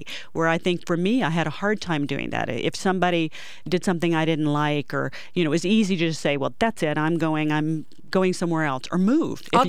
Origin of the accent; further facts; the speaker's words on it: Fort Benning, Georgia, United States; born there; also born or lived in North Carolina / Virginia / Germany; I was born in Fort Benning, Georgia, and then we moved every year until I was around 8 years old. We went to Georgia, North Carolina, Virginia, back to Georgia.